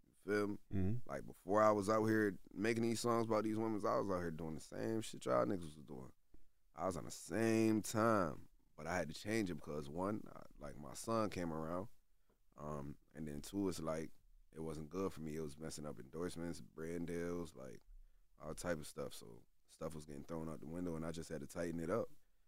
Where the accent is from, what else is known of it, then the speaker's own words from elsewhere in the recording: Syracuse, New York, United States; Especially, like, in my hometown, like in Syracuse, it's like, man, I'm besides … don't really claim Syracuse.